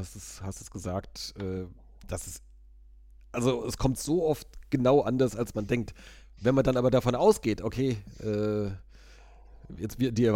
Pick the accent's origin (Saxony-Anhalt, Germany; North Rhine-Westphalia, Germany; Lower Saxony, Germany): North Rhine-Westphalia, Germany; Bielefeld; zumindest ich als Bielefelder hätte immer noch eine Rechnung mit Wehen offen